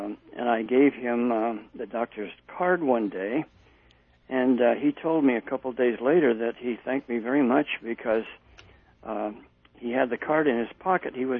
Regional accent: Oregon, United States; now in California, United States; Well, originally I'm from Oregon. I'm transferred here to California because I work at a college.

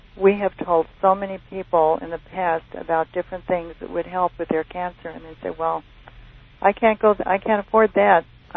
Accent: Arizona, United States; We're from Arizona.

